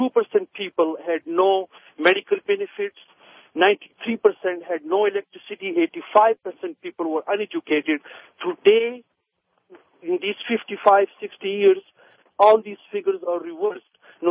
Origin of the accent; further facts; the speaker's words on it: Pakistan; I'm from Pakistan.